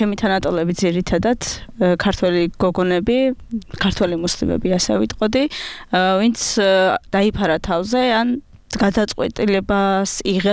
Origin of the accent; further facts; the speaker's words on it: Adjara, Georgia; დაიბადე და გავიზარდე მაღალმთიან აჭარაში, სასწავლად წავედი მე მოცხოვეთში, იქ დავამთავრე ბაკალავრიატი.